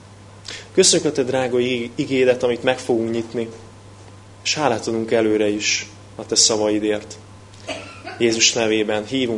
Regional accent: Budapest, Hungary; Budapestről érkeztem, és azon belül is én Budán nőttem föl, hasonló hegyes, völgyes vidéken

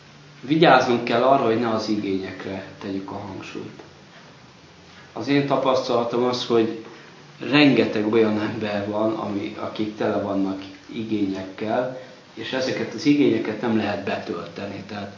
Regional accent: Miskolc, Borsod-Abaúj-Zemplén, Hungary; egy nagyobb városban, mint például Miskolc, ahonnan jövök

